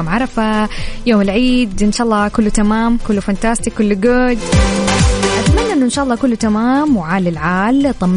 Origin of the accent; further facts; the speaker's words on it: Jeddah, Makkah Province, Saudi Arabia; ها أنه عندنا في جدة